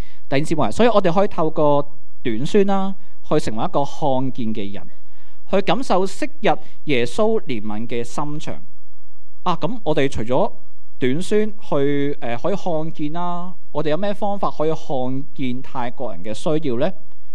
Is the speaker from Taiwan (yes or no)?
no; Hong Kong; 於是他們不行500里就去了我們香港人有時經常去的泰北清邁了。